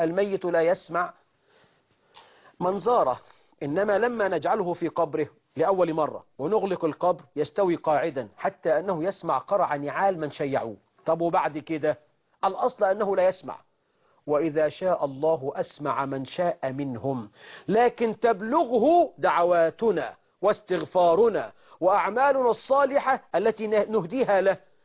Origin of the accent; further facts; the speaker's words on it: Egypt; اللهم اجعل بلدنا مصر أمنا أمانا رخاء سخاء